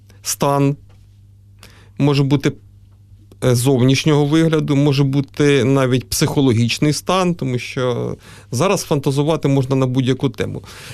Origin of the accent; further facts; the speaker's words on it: Reshetylivka, Poltava Oblast, Ukraine; born there; Так, я народився в Решетилівці Полтавської області і зараз там проживаю